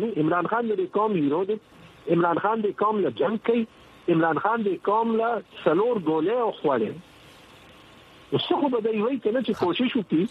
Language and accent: Pashto; Pakistan; په پاکستان کې پاکستانیان یو په پاکستان باندې فخر کوو